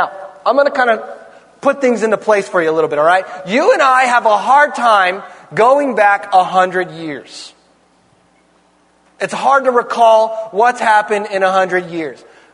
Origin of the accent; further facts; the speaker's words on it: Ukiah, California, United States; I remember I grew up in Ukiah. I grew up redneck.